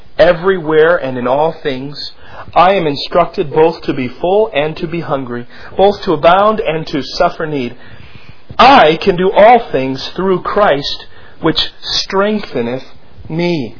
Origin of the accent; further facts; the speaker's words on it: United States; As an American missionary, I feel like I just squeezed the churches